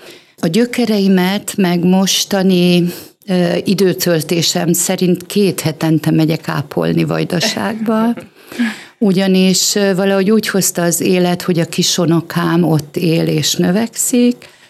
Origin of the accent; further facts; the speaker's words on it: Subotica, Vojvodina, Serbia; born there; De nem Csantavéren születtem, szabadkai születésű vagyok